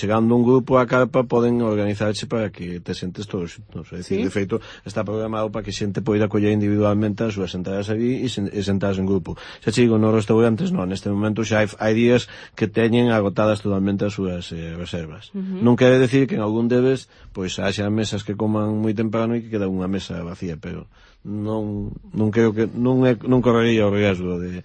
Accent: Galicia, Spain; Sí, se chova, que chova, nunca había dito como galegos, ¿no?

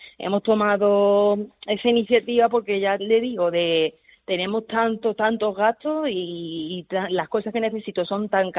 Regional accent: Alhaurín el Grande, Andalusia, Spain; now in Alhaurín de la Torre, Spain; Pues en muchos establecimientos de Alaurín el Grande, que es mi pueblo, donde yo he vivido toda la vida. Ahora actualmente vivo en Alaurín de la Torre

